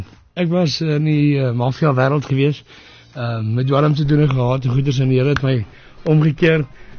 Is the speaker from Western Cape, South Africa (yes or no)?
no; Brits, North West, South Africa; Nee, ons is van Brits af.